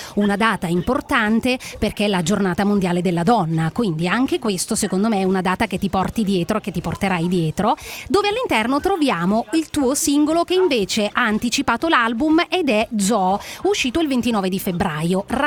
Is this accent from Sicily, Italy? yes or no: yes; Sicily, Italy; io sono siciliana